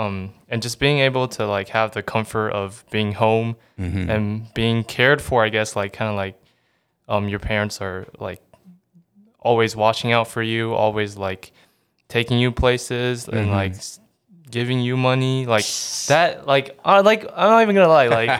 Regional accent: Taiwan; But I grew up in Taiwan, so my parents didn't want me to get a Taiwanese passport because they didn't want me to go to military.

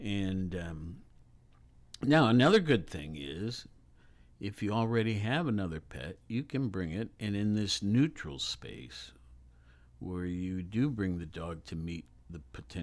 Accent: Worthington, Ohio, United States; but I remember growing up in Worthington, our dogs had a tag, a license.

